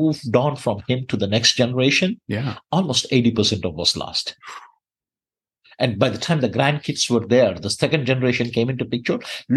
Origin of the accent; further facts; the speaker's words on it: Miryalaguda, Telangana, India; I was born and raised in India in a small town basically called Miryalgada, where my grandfather was a business person.